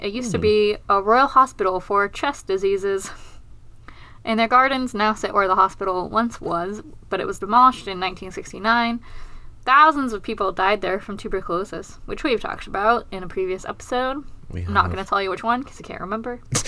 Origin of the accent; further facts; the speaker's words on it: United Kingdom; now in United States; I would say this Ventnor because I'm British